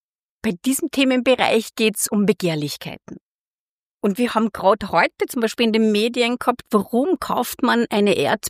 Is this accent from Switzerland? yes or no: no; St. Marienkirchen an der Polsenz, Upper Austria, Austria; now in Linz, Austria; meine Wurzeln sind am Land. Ich bin in der Mosthauptstadt geboren, für die, die es nicht wissen, St. Marienkirchen an der Pollsens. Das heißt, ich habe dort meine Sozialisierung erfahren und habe jetzt in Linz meine Wurzeln geschlagen